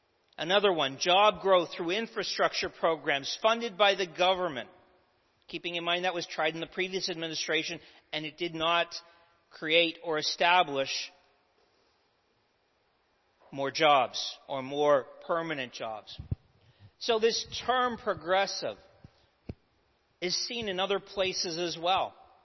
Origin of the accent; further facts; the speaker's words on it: Canada; Growing up in Canada, going back to my youth again.